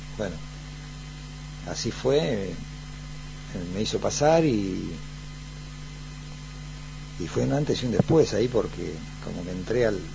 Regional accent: Bolívar, Buenos Aires Province, Argentina; born there; nací en Bolívar, viví en la calle Fabrés García 671, entre Las Heras y General Paz.

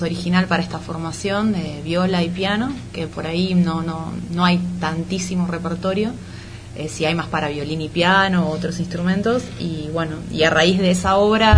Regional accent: Mar del Plata, Buenos Aires Province, Argentina; now in Buenos Aires, Argentina; yo soy de Mar del Plata, pero hace unos años vivo en Buenos Aires.

